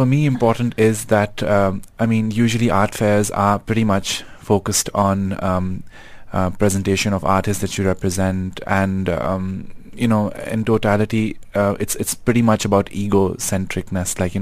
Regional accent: Pakistan; I'm a Pakistani.

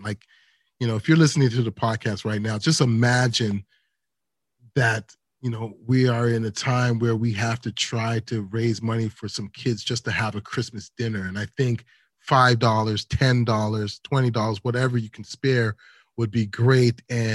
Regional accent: Guyana; also born or lived in Edmonton, Canada; I was like, I'm actually Guyanese, but I still rap for you g

